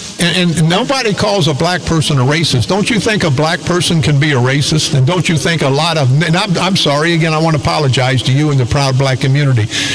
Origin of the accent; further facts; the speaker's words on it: East St. Louis, Illinois, United States; I grew up in a housing project. I grew up in East St. Louis all my life